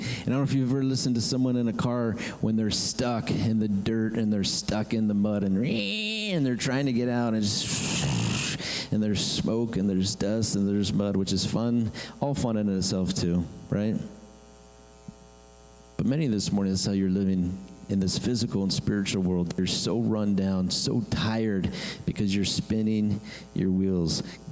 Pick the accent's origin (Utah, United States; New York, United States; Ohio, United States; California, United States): California, United States; Hemet; me and my friends, we like to go all over the place here in town. It was so fun growing up in Hemet.